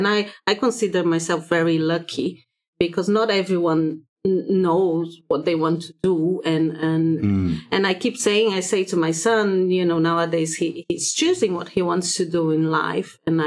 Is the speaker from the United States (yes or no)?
no; Brazil; English is a second language; moved away as an adult; So I was born in Brazil, and I was actually very fortunate that I could have a good education there and went to a really good university in Brazil.